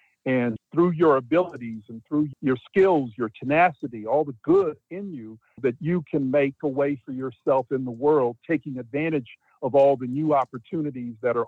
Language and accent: English; Texas, United States; And again, growing up in Texas, I never knew him. I never met him.